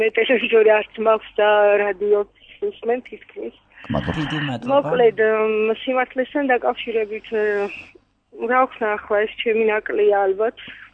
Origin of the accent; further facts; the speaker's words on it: Kakheti, Georgia; ახლა ქიზიყიდან ვარ და თოთა დაან თუდად ვიცი.